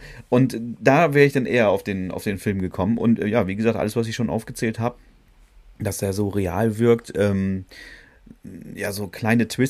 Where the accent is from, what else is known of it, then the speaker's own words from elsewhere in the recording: Bremen, Germany; wir sind ja Bremer, ne?